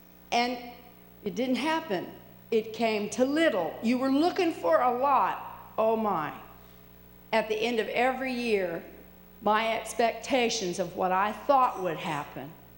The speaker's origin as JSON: {"language": "English", "region": "Arkansas", "country": "United States", "lives_now": "Ohio, United States", "said": "I came from Arkansas."}